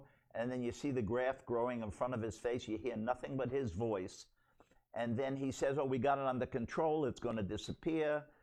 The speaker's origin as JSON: {"language": "English", "region": "New York", "country": "United States", "tie": "born or raised there", "said": "I grew up in New York City. I know the streets well, and I grew up with people from all backgrounds."}